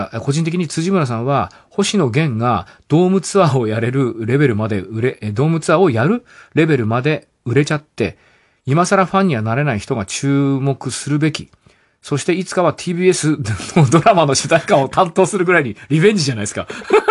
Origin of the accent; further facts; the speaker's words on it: Nara, Japan; あと、奈良から来たからね、奈良人っていうこと自体がもう俺もうどうしていいかわかんないね。